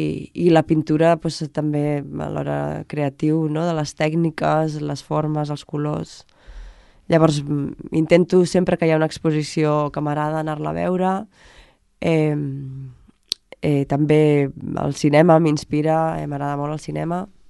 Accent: Santa Perpètua de Mogoda, Catalonia, Spain; also born or lived in Barcelona / London / Canet; primer vaig néixer a Santa Perpètua, després Castellà, després Santa Perpètua, després Barcelona, després Londres, després Canet, també he estat... A Barcelona un altre cop, ara a Santa Perpètua, o sigui, cada any, dos anys, sembla que canvio.

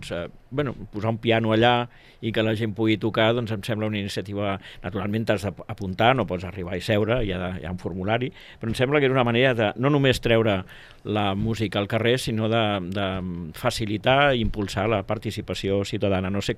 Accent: Sabadell, Catalonia, Spain; els que venim de Sabadell veiem que, no critico Sabadell ara, no?

